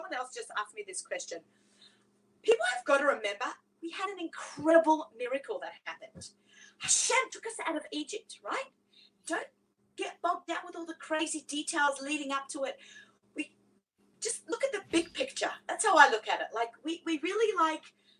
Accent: Sydney, New South Wales, Australia; So I grew up in Sydney, Australia. What a beautiful place to grow up.

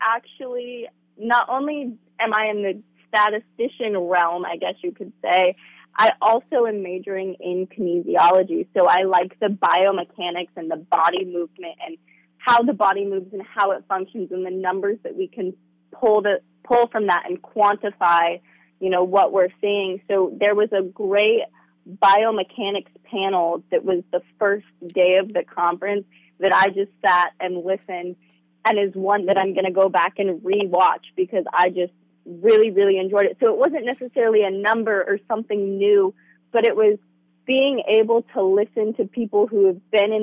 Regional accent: Hoquiam, Washington, United States; So as you mentioned, I'm from Hoquiam, where Jimmy Anderson was from.

